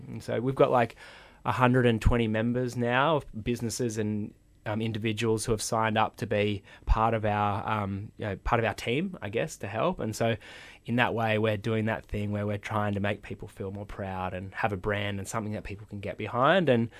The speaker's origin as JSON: {"language": "English", "town": "Nowra", "region": "New South Wales", "country": "Australia", "tie": "born or raised there", "said": "I think of my own experience growing up in Nowra"}